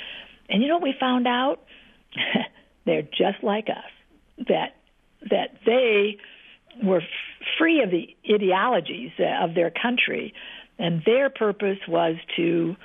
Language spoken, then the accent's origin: English; Pontiac, Michigan, United States; I mean, I grew up in Pontiac, Michigan. I mean, I'd never left the state until I went to Mexico.